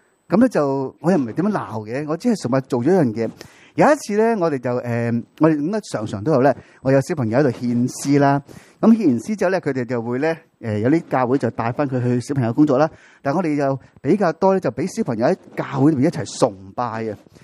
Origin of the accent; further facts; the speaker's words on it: Hong Kong; 我相信咧就我哋作為香港人咧就都唔係好奇怪噶啦